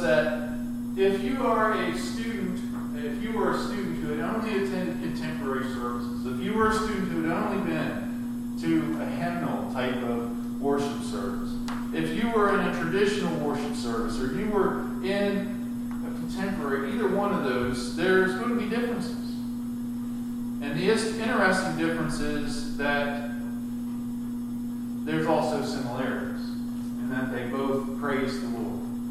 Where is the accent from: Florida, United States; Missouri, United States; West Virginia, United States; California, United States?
West Virginia, United States; one of the things that my church did when we were growing up in West Virginia